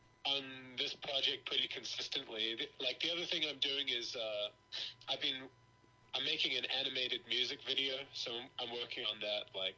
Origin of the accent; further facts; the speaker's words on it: Whangarei, Northland, New Zealand; I think Whangarei is underrated. I mean, I'm probably biased because I'm from there